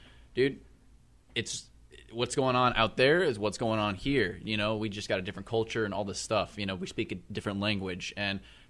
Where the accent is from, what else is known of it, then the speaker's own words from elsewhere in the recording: Missouri, United States; Flew out here and I'm like, I'm from Missouri.